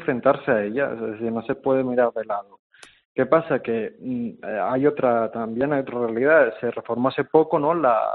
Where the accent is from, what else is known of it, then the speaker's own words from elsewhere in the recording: Canary Islands, Spain; yo que soy de Fuerteventura, que es una isla no capitalina